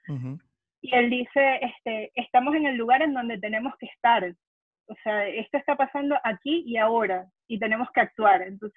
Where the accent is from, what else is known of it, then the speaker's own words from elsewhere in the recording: Venezuela; Yo reclamo mi nacionalidad y me voy para allá, por mi tierra. Pero yo sí creo que los venezolanos tenemos mucho para trabajar